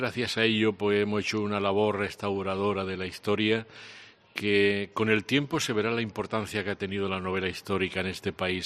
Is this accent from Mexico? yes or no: no; Andalusia, Spain; Yo estoy a la recíproca encantadísimo de estar en mi tierra, y cuando vengo a Jaén es como si volviera a recuperar la savia de mis raíces